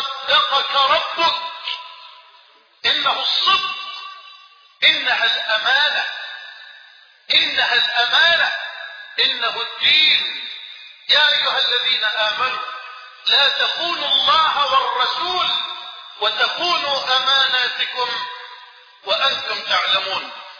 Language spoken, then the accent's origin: Arabic; Egypt; بلدنا مصر